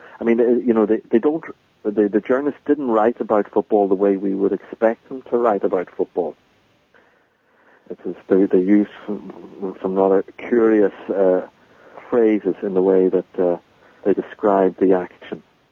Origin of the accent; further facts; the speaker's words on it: Dublin, Leinster, Ireland; originally I come from Dublin, and you know, my childhood team in Dublin was